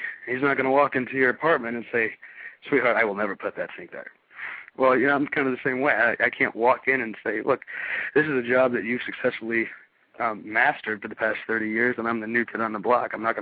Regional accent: the South, United States; I come from the South. You know what that's like.

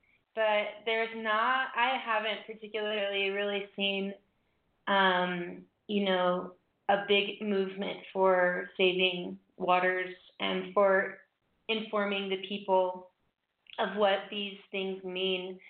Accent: Louisiana, United States; moved away as an adult; now in Peru; I'm originally from Louisiana in the U.S. And I've been living in Peru for the past 4.5 years.

